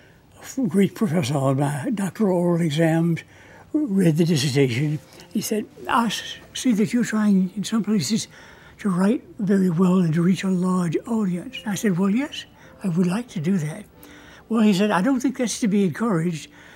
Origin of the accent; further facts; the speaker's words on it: the South, United States; I think the fact that I grew up in the South, the Deep South, has contributed to the fact that I am, as you can judge, a nonstop talker and storyteller